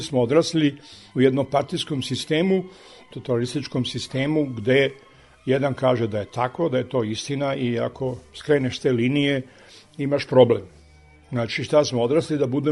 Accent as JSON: {"language": "Serbian", "region": "Belgrade", "country": "Serbia", "tie": "born or raised there", "said": "Ja sam odrastao u Sava Mali, dole u Balkanskoj ulici."}